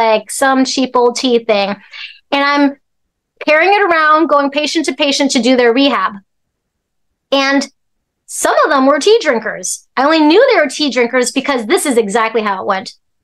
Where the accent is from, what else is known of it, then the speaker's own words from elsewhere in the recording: Alaska, United States; also born or lived in Hong Kong; we're immigrants from Hong Kong. And I was born in Hong Kong, but I grew up in Alaska since I was a baby.